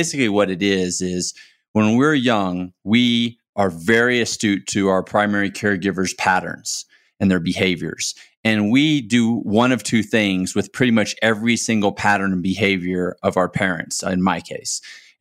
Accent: Texas, United States; You know, I grew up in Texas, and you know, I think anyone who grows up in Texas that leaves, and especially maybe ends up living in LA or New York City or San Francisco

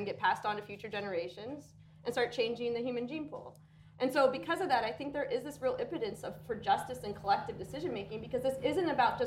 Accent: Canada; I grew up in Canada

